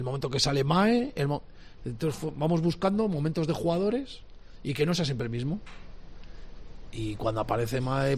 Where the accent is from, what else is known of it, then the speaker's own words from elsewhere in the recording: San Sebastián, Basque Country, Spain; Bueno, vengo de Burgos, soy de Donosti.